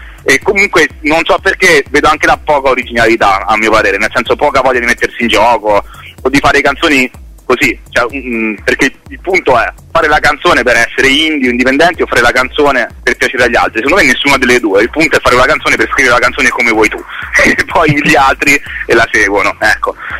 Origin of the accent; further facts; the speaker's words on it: Rome, Lazio, Italy; now in Turin, Italy; io sono romano ma vivo a Torino